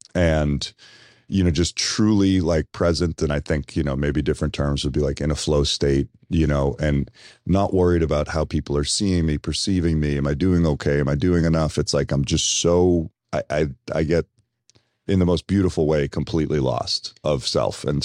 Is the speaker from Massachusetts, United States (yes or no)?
yes; Watertown, Massachusetts, United States; And that's because I grew up in Watertown, Massachusetts, where we had the second highest concentration of Armenians in the country